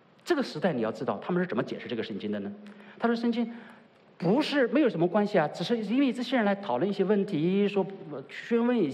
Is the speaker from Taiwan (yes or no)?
no; China; 就像我们中国人夫妻之间的关系，常常讲同房